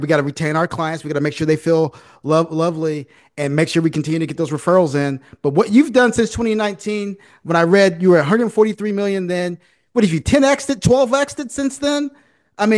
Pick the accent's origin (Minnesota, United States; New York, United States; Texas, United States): Texas, United States; I'm from the Dallas-Fort Worth area